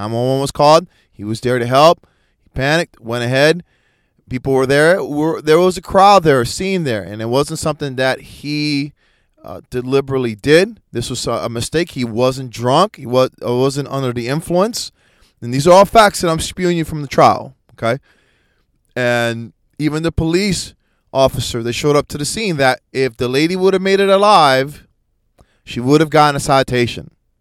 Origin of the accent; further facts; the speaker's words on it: Lakeland, Florida, United States; in my hometown of Lakeland. If any of y'all know, I mean, it's when you're driving out here in Florida in small town